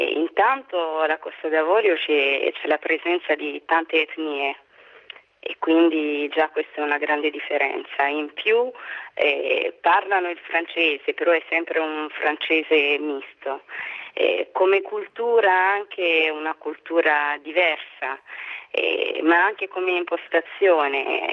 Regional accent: Burundi; Io vengo dal Burundi ed è un paese povero

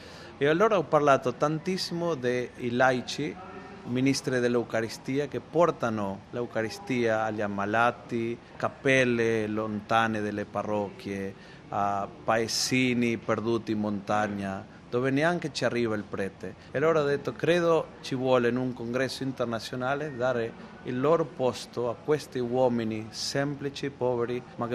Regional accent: Argentina; Italian is a second language; eravamo tutti stranieri, un prete italiano, un prete vietnamita e io argentino

